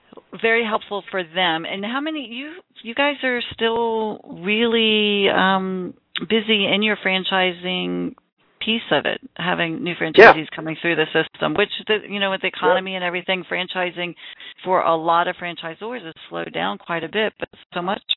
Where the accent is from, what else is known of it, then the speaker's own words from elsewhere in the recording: New Jersey, United States; now in Houston, United States; I'm in Houston, but I'm originally from New Jersey.